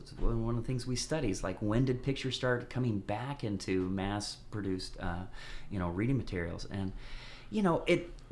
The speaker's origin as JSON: {"language": "English", "country": "United States", "tie": "born or raised there", "moved": "yes", "said": "growing up in the States and coming here, you know, it's a change."}